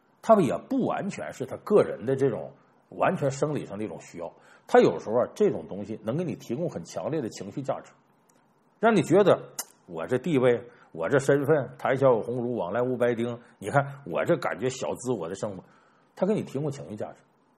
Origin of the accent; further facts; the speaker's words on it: Northeast China, China; 我原来笑话我们东北人嘛，虚荣